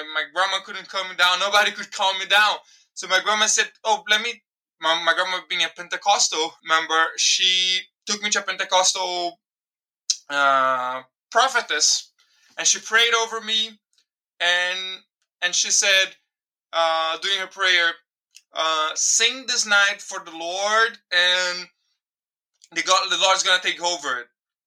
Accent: Rio de Janeiro, Brazil; English is a second language; moved away as an adult; now in Germany; I'm from Brazil. I'm from Rio de Janeiro, but now I'm living in Germany here because I got married, got a daughter, and we're living here right now.

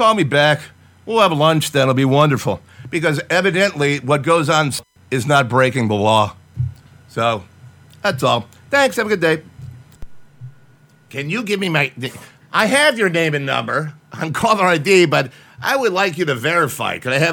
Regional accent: Strongsville, Ohio, United States; now in Willoughby, United States; I actually moved back to the area. I live in Willoughby right now. I grew up in Strongsville, graduated in 1982

